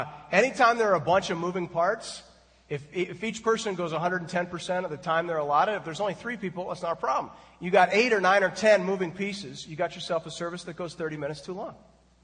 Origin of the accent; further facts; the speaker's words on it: Canada; as a Canadian